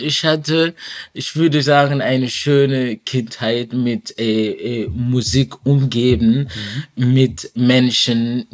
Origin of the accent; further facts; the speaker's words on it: Ouagadougou, Burkina Faso; German is a second language; Ich komme aus Burkina Faso und die Hauptstadt ist Ouagadougou. Dort bin ich geboren, bin ich aufgewachsen.